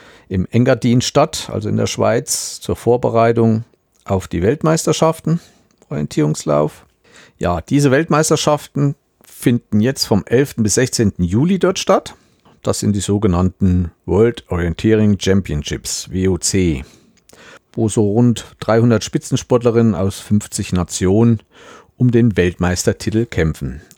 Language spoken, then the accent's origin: German; Thuringia, Germany; Und das als Thüringer.